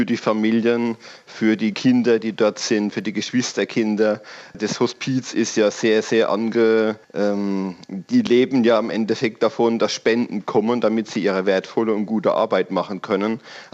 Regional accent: Schweigen-Rechtenbach, Rhineland-Palatinate, Germany; Und ich freue mich natürlich besonders, dass ich in meinem Heimatort auch Halt machen kann.

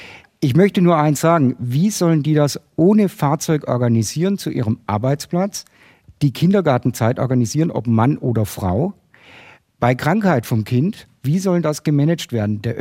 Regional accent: Neubulach, Baden-Württemberg, Germany; ich komme aus Neubulach. Neubulach ist ein Luftkurort.

